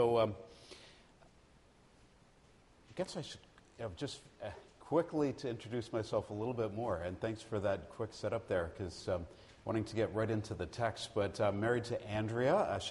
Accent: Toronto, Ontario, Canada; the Lord called us back to where I grew up in Toronto.

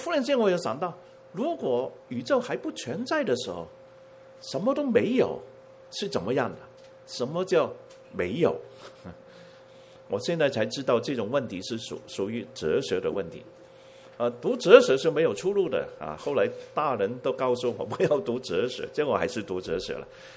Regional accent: Hong Kong; 就从国内来到香港啊，跑到香港，父母都是高等的知识分子。在香港呢，我住的家上到那个阳台啊，小的时候6岁的时候放风筝，

